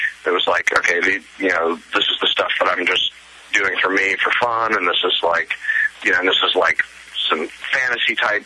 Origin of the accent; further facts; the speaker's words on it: Midwest, United States; Growing up in the Midwest, you cannot possibly not see megachurches everywhere you go